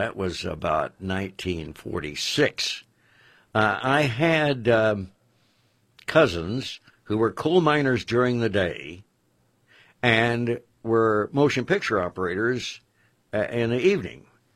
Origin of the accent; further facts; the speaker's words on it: Carterville, Illinois, United States; came down to my little hometown in the southern tip of Illinois and built the second radio in my hometown of Carterville, Illinois